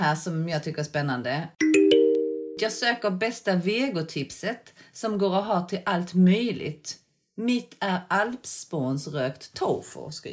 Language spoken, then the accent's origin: Swedish; Skåne, Sweden; Nu är inte jag från Makedonien, jag är från Sydkorea. Eller Skåning.